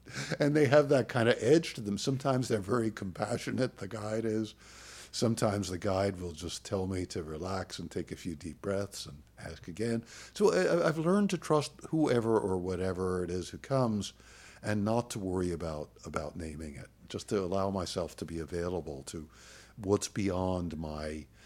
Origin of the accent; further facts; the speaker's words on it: New York, United States; I grew up in New York and I'm Jewish, and I used to go to Jewish delicatessens on the Lower East Side.